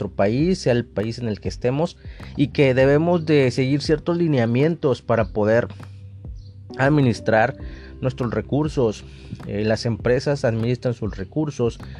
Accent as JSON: {"language": "Spanish", "country": "Mexico", "said": "bueno, yo soy de México, no sé de qué parte del mundo me escuchas"}